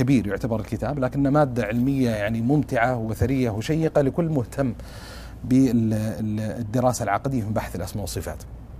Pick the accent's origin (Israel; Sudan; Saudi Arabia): Sudan; يقول له هذه قبيلة معروفة عندنا في السودان بس ما تنطق كذا